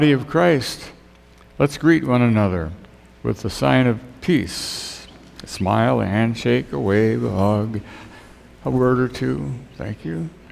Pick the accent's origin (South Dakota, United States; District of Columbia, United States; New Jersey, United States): South Dakota, United States; Tripp; moved away; We took a T-R-I-P to my hometown in TRIP, T-R-I-P-P, South Dakota, which is in Hutchinson County.